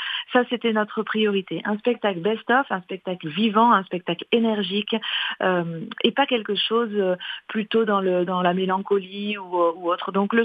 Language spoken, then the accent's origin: French; Toulon, Provence-Alpes-Côte d'Azur, France; On attaque le 13 janvier chez nous, dans le Var, puisqu'on attaque de Toulon.